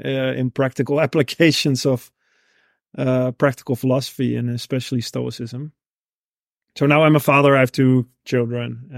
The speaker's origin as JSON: {"language": "English", "country": "Netherlands", "said": "I'm from Holland. I was an Olympian, a Dutch Olympic speed skater."}